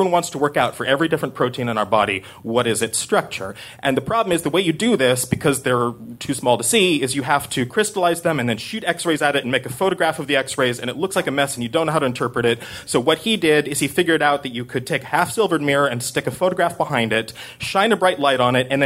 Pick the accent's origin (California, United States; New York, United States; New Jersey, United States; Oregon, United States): Oregon, United States; Corvallis; And I grew up in Corvallis, Oregon, which is like the pro.